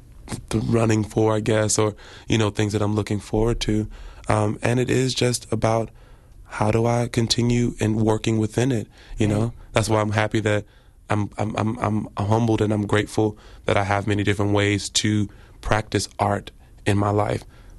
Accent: Houston, Texas, United States; now in New York, United States; I'm from Houston, Texas.

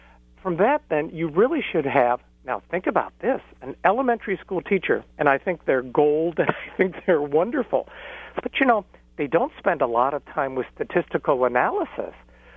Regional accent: Ohio, United States; I'm from Ohio, so I know a little bit what's going on in Cleveland.

